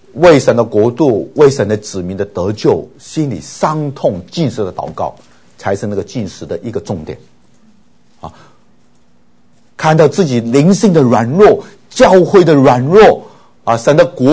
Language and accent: Chinese; China; 就好像有丧事啊，这个人死了，都我们中国人是什么披麻，对不对？